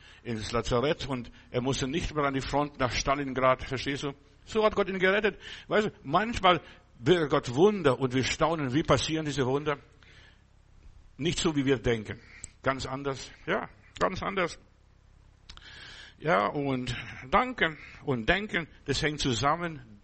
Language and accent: German; Bavaria, Germany; Ich bin auf dem Land groß geworden, auch im Bayerischen Wald.